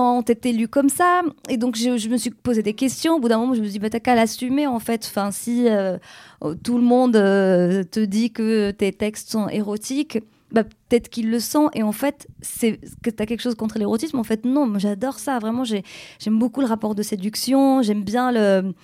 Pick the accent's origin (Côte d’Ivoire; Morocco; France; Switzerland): Morocco; d'abord je suis née au Maroc, j'ai grandi là-bas.